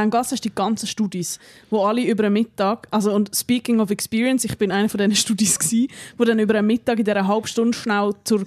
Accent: Bern, Switzerland; wir sind ja aus Bern

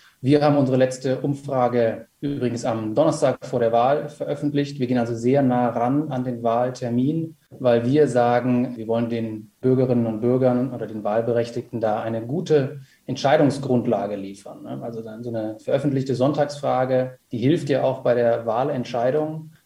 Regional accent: Rhineland, Germany; ich bin Rheinländer, da bin ich zumindest groß geworden

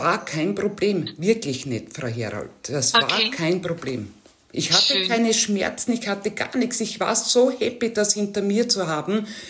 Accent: Austria; now in Germany; Ich bin nicht in Österreich, in meiner Heimat, ich bin in Deutschland.

